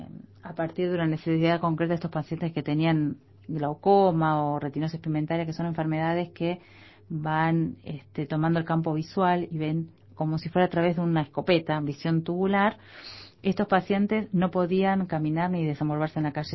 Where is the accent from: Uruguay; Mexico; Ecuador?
Uruguay; also born or lived in Argentina; siendo uruguaya